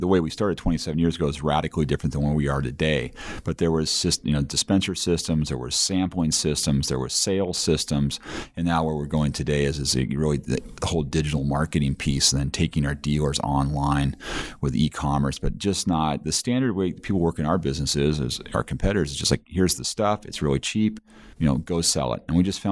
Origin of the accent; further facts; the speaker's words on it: Seattle, Washington, United States; moved away as an adult; now in China; So I grew up in Seattle. The company was in Seattle.